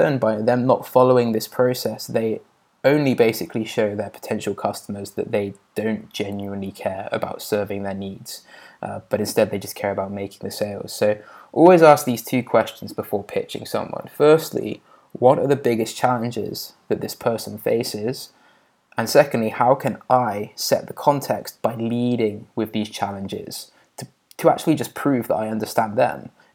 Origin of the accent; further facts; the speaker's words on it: Oxford, South East England, United Kingdom; And I said, "Yes, I'm English, from Oxford. Do you know it?"